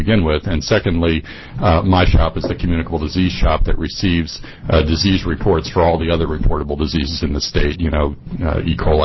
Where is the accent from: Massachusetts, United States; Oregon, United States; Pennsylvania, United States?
Pennsylvania, United States; Pittsburgh; born there; Me too. I was born in Pittsburgh.